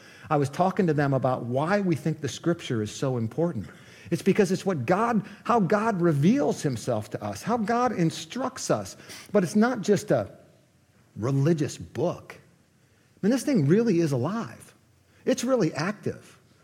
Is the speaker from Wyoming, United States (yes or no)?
no; Cleveland, Ohio, United States; I'm from Cleveland, and when the Browns play the Steelers, for the last 60 years, it has been a battle within me.